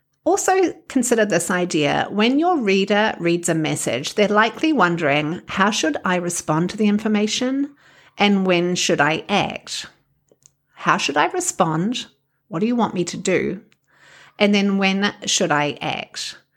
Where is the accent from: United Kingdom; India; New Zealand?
New Zealand; now in Wisconsin, United States; I'm a New Zealander, a communications coach, and a narrative coach based in the fine state of Wisconsin.